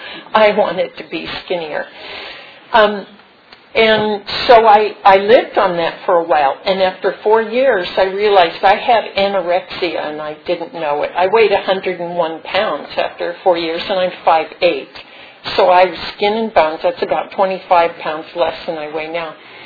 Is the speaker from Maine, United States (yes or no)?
no; Phoenix, Arizona, United States; also born or lived in San Francisco, United States / Lima, Peru; Well, I grew up in Phoenix. I went to grade school in Phoenix, and I went to junior high school in San Francisco. I went to high school in South America, in Lima, Peru.